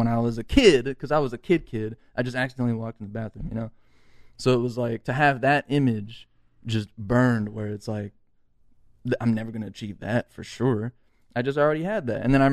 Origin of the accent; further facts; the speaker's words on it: Hacienda Heights, California, United States; I grew up in Hacienda Heights, so we went around that area.